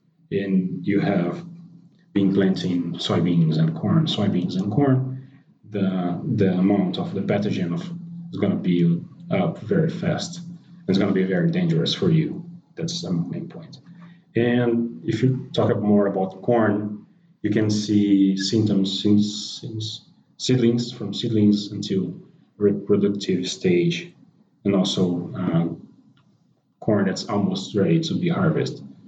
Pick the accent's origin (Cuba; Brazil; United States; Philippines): Brazil; I'm from Brazil, and I have a bachelor's degree in agronomy.